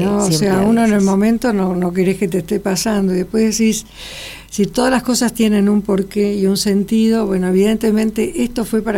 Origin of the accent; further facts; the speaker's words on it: Argentina; porque somos argentinos.